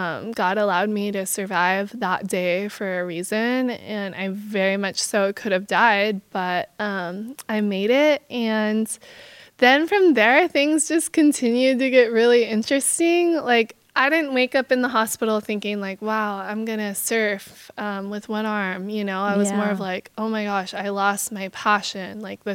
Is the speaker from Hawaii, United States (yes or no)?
yes; Kauai, Hawaii, United States; So I was born and raised in Kauai, Hawaii, and both my parents surfed